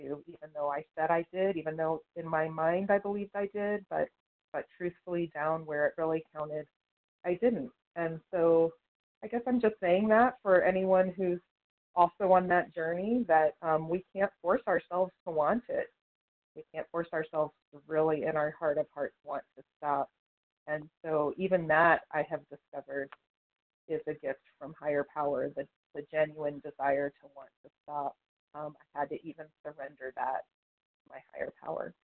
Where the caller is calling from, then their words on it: West Virginia, United States; I'm calling from the Eastern Panhandle of West Virginia, where we honor the Massawomic as the earlier inhabitants of this land.